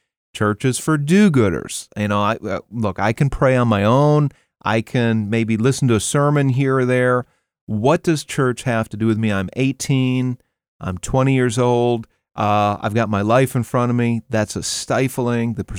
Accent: Green Bay, Wisconsin, United States; I grew up in Green Bay, Wisconsin, very cold, very long winters.

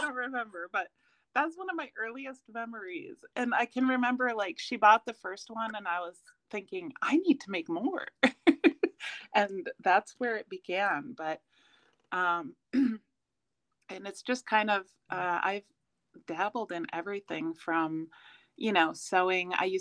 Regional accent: Minnesota, United States; now in Tucson, United States; I grew up in the Midwest, Minnesota area, but now I'm in the desert.

